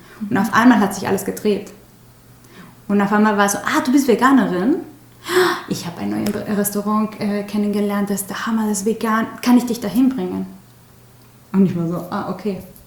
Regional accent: Mexico; German is a second language; Ich komme aus Mexiko

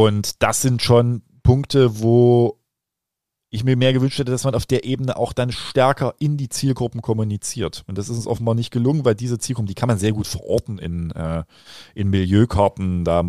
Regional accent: East Germany, Germany; Und als Ostdeutscher beginnt man dann ja sehr schnell in diese Frage

